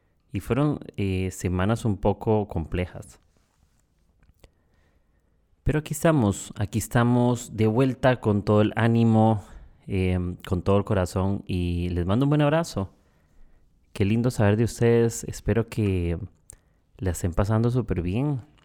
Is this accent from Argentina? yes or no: no; Costa Rica; now in Lima, Peru; Soy tico, soy costarricense. Soy del país más feliz del mundo, del país más pura vida. Y en este instante, no sé, mañana, ni pasado mañana, no sé a dónde estaré, pero ahorita estoy viviendo en Perú, en Lima.